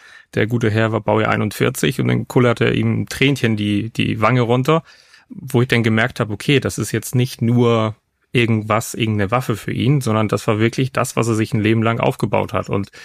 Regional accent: Poland; Ich bin in Polen aufgewachsen

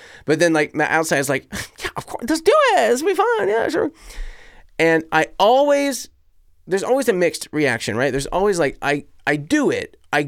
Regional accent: United States; So I come from the States. So please do not hold that against me currently.

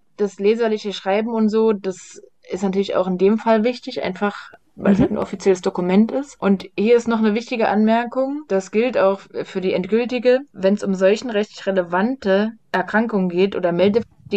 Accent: Saarland, Germany; ich komme aus dem Saarland

